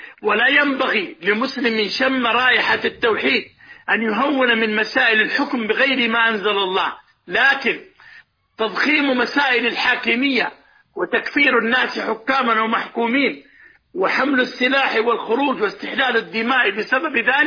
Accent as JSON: {"language": "Arabic", "country": "Saudi Arabia", "said": "وعندنا في السعودية"}